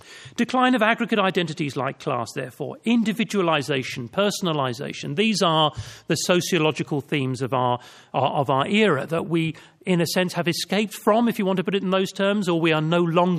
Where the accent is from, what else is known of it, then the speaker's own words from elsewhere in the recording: Ireland; born there; moved away; also born or lived in London; So I was born in Ireland, moved to London with my parents, married a French woman